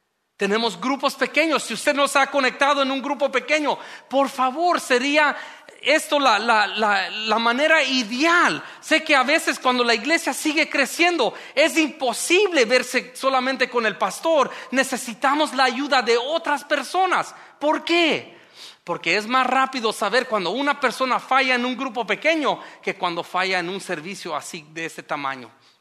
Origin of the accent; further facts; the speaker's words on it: Mexico; como mexicanos podemos amar a nuestros hermanos centroamericanos